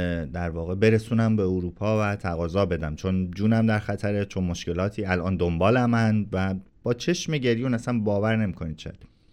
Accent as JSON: {"language": "Persian", "country": "Iran", "said": "قانونی از ایران نمیتونستم خارج بشم"}